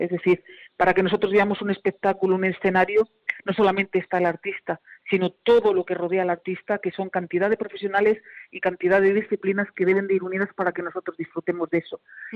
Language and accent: Spanish; Granada, Andalusia, Spain; nos cambió la vida, nos cambió muchas cosas y nos marcó como granadinos